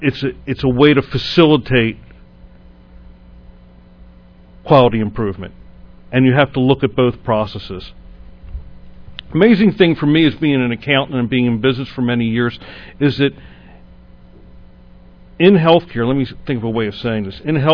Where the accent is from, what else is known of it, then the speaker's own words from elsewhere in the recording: Baltimore, Maryland, United States; growing up in Baltimore, we have like some of the, our access to care is fabulous.